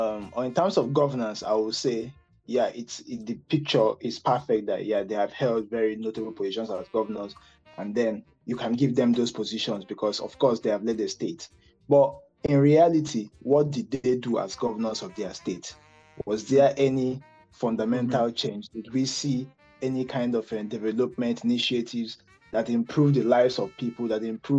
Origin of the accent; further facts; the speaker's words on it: Imo, Nigeria; I'm from Imo State, Igbo, of course.